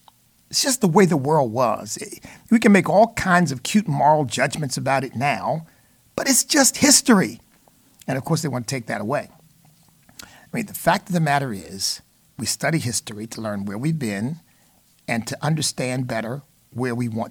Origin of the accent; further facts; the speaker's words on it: United States; Look, I'm an American of African ancestry.